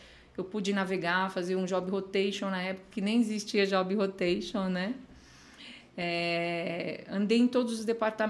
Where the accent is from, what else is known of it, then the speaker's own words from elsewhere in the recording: Osasco, São Paulo, Brazil; born there; Nasci em Osasco e moro em Osasco. Já morei em outros lugares, mas sou moradora de Osasco.